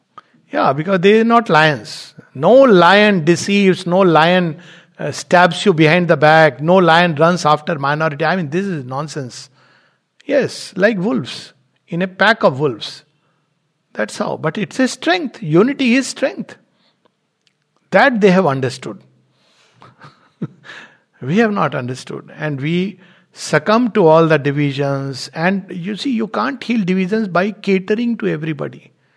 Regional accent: India; I am an Indian.

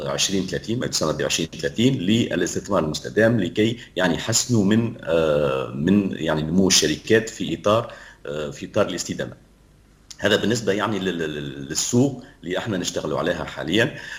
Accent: Zarzis, Medenine, Tunisia; أنا بطبيعتي تونسي لكن أصلي من جرجيس أيضا

